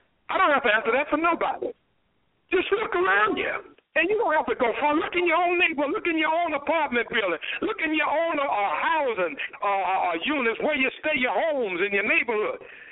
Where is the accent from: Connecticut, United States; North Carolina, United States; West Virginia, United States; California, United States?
North Carolina, United States; Durham; now in Washington, United States; Durham, North Carolina right now. That's my hometown, my home state and hometown.